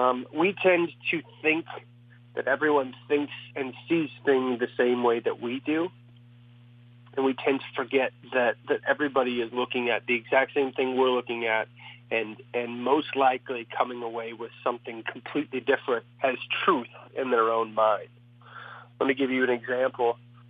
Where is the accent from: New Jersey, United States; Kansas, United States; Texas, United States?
Texas, United States; Midland; now in Nashville, United States; But, yeah, born and raised in a place called Midland, Texas.